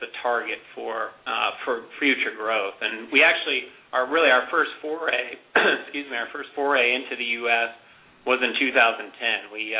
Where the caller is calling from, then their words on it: Bend, Oregon, United States; Yeah, we are calling from our U.S. headquarters. We're located here in Bend, Oregon.